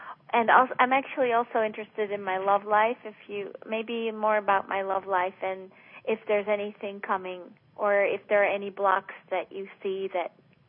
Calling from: New York City, New York, United States; I'm calling from New York.

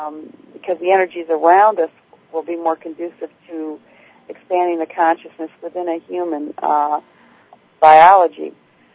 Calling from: North Carolina, United States; I'm calling from North Carolina.

